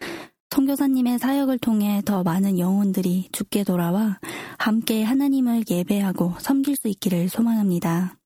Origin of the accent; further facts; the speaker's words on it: North Korea; 특히 나의 고향 북조선 땅에 그와 같은 분들이 더 많았었다는 이야기를 들으니까